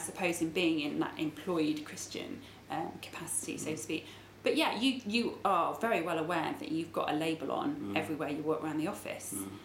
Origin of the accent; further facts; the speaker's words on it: Corby, East Midlands, United Kingdom; I grew up near Corby. You know, Oakham is not that far from Corby